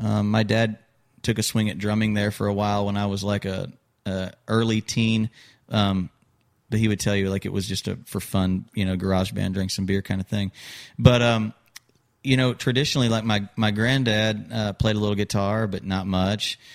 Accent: Missouri, United States; I was born and raised in Missouri, just above Arkansas, where you're from, yeah.

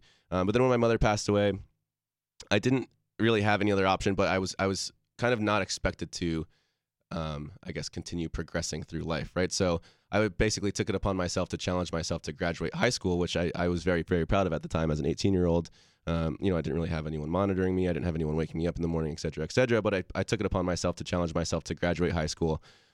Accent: New Jersey, United States; born there; I was born in New Jersey, but when I was 1 year old, my family decided to pack everything up into a 5-bed long bus that we lived in for essentially 3 years.

